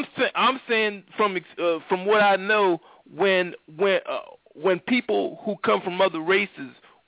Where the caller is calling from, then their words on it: Philadelphia, Pennsylvania, United States; I'm calling from Philadelphia.